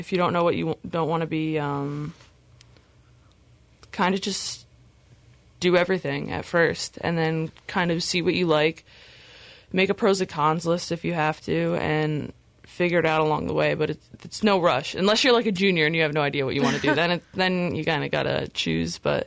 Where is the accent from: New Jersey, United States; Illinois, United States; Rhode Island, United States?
New Jersey, United States; Colonia; My dad owns a office building in my hometown, Colonia, New Jersey.